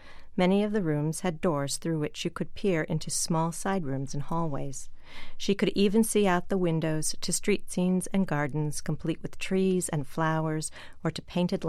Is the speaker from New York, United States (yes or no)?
no; Chicago, Illinois, United States; I grew up in Chicago, and the Art Institute was my home museum.